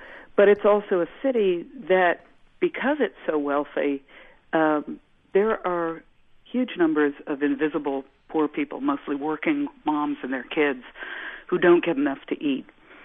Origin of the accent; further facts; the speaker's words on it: New York City, New York, United States; I lived in New York, I'm a New Yorker, and like a lot of sort of professional New Yorkers